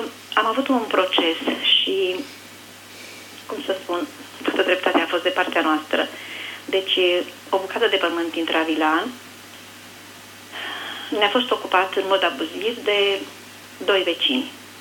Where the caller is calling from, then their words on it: Brașov, Brașov County, Romania; Da, sunt de la Brașov